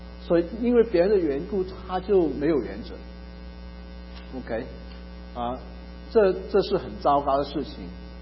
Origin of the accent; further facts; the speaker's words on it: Malaysia; first language Cantonese; 我是从马来西亚来的广东人，我会讲广东话，可是我们在学校念书是用这个国语的，所以我平时都是念书都用国语